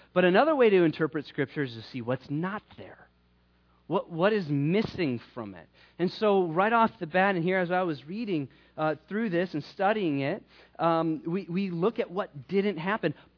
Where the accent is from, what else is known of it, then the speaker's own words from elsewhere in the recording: Midwest, United States; I grew up in the Midwest. All right? We would get the cool stuff like 5 years after Los Angeles and New York.